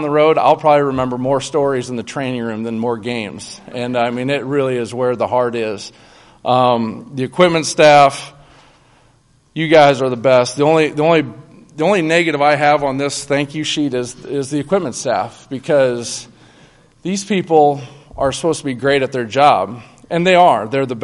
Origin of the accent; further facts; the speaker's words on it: Iowa, United States; Like I said, I'm from Iowa. I don't know too much.